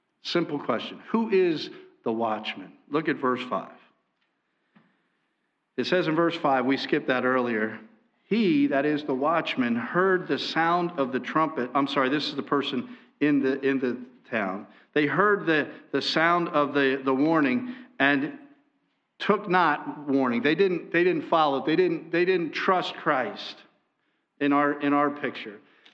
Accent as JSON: {"language": "English", "town": "Valley Forge", "region": "Pennsylvania", "country": "United States", "tie": "born or raised there", "said": "I grew up in this area pretty much. I was born in Valley Forge, Pennsylvania. And I grew up there, went to high school locally, not too far from here."}